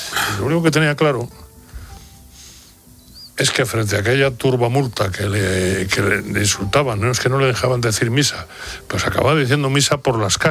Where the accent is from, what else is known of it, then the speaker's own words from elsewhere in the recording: Spain; Luego, claro, los españoles además tenemos un problema, que es que México y España están muy, muy vinculados.